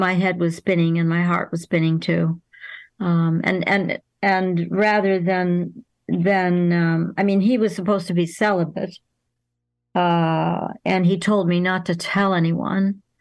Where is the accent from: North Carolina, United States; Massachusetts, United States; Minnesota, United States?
Massachusetts, United States; Well, I grew up in the States in Western Massachusetts and about an hour's drive from Boston, and I went to university in Boston, an art school.